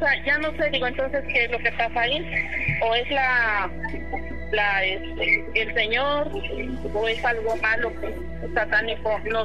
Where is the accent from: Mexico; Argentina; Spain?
Mexico; Guerrero; cuando yo tenía como 6 años, yo soy de Guerrero.